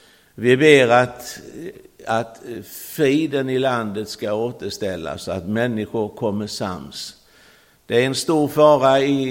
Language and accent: Swedish; Karlskrona, Blekinge, Sweden; och jag är från Karlskrona, född och uppvuxen i pingstersamlingen i Karlskrona.